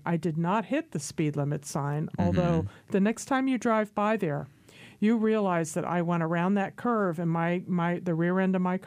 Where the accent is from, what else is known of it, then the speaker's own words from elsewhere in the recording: Connecticut, United States; you grew up in Michigan. I grew up in Connecticut.